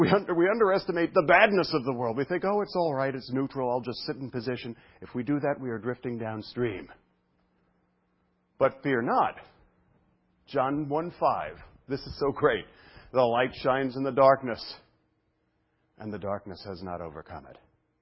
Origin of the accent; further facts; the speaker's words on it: United States; And I was really confused as an American.